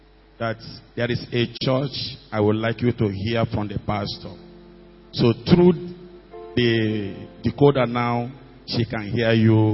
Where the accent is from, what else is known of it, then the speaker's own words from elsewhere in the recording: Jos, Plateau, Nigeria; I come from Jos anyway. I came from Jos.